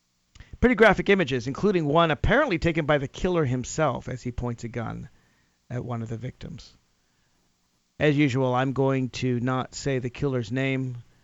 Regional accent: Virginia, United States; in my neck of the woods, or at least in my home state of Virginia

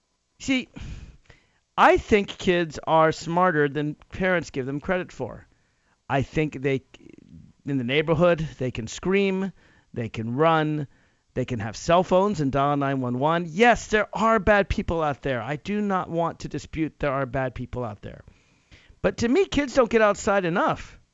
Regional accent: Nashville, Tennessee, United States; Now, I'm from Nashville, Tennessee, which is a medium-sized city, certainly no small town.

